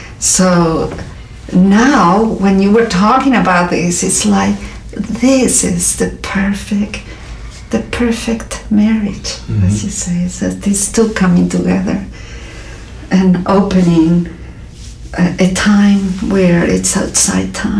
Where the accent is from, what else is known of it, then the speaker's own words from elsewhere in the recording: Buenos Aires, Argentina; You know, I come from Buenos Aires, and throughout Argentina, but I grew up in Buenos Aires